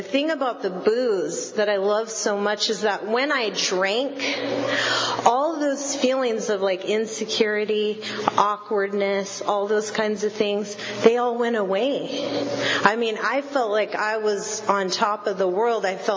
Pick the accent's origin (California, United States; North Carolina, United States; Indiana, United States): California, United States; Port Hueneme; I'm originally from Ventura County. I grew up in a little military town called Port Hueneme, California. It was right on the coast, and it was awesome.